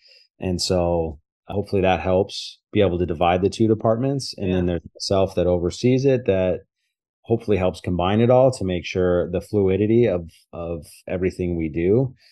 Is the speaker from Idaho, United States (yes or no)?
yes; Boise, Idaho, United States; And then from there, we are from the Pacific Northwest. I'm born and raised in Boise, Idaho.